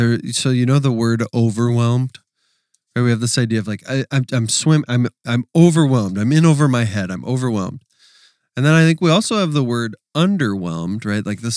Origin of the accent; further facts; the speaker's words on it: Wisconsin, United States; accent: Wisconsin; obviously versus like my Wisconsin accent, right?